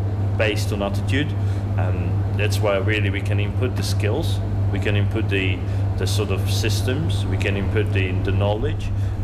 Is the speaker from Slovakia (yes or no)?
yes; Slovakia; now in United Kingdom; My feeling as a foreigner, and I'm a foreigner from Slovakia, is that a catering in England is very undervalued industry.